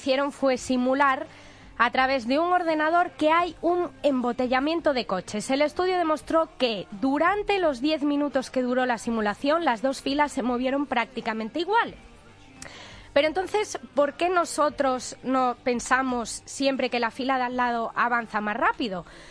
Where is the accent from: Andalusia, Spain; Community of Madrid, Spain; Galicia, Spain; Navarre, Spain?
Galicia, Spain; en Galicia, o por lo menos de donde yo vengo, los besos no se dan normalmente a la gente que no conoces